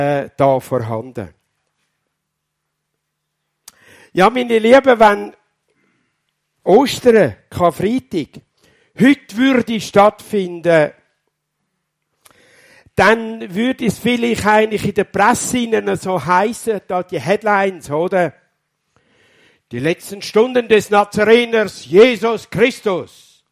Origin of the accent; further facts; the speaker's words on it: Dienhard, Germany; ich komme aus Dienhard.